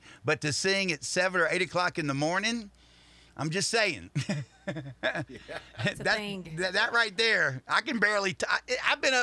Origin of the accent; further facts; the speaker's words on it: Bunkie, Louisiana, United States; Hee-haw salutes my hometown, Bunky, Louisiana.